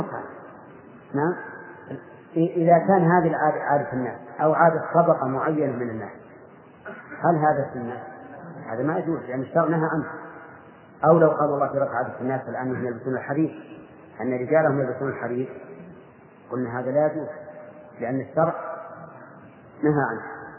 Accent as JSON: {"language": "Arabic", "region": "Najd", "country": "Saudi Arabia", "said": "لو أننا مثلا أردنا أن نلبس لباس الهموم مثلا ونحن من أهل نجد"}